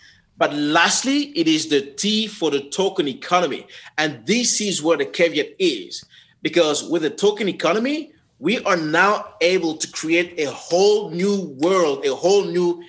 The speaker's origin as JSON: {"language": "English", "country": "DR Congo", "said": "I'm originally from the Congo, right?"}